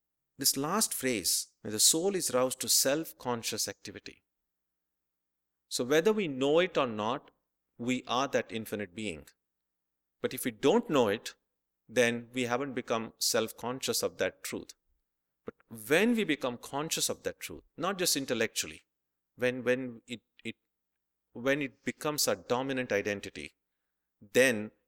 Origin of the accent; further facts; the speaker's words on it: Boston, Massachusetts, United States; since I'm from Boston, our examples tend to circle around the Red Sox very often.